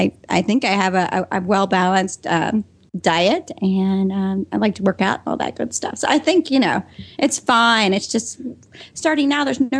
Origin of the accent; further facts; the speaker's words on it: Southern United States, United States; now in San Francisco, United States; when I first came to San Francisco, I don't know, 7 or 8 years ago, I was a fried food gal, since I'm originally from the South.